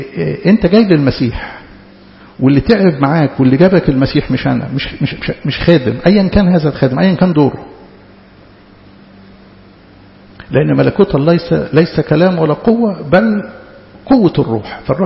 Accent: Egypt; ما أقدرش أنكر إنه إحنا ما تعودناش على النظام كمصريين

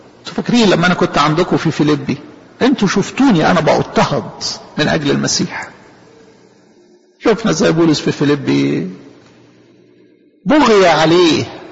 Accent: Egypt; احنا عندنا في مصر

